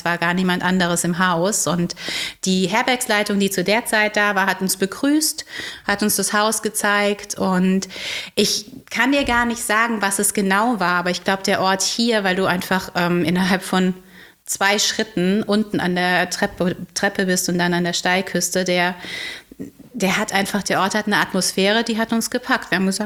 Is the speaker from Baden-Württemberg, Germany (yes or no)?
yes; Heidelberg, Baden-Württemberg, Germany; Also ich bin in Heidelberg oder in der Nähe von Heidelberg zur Schule gegangen.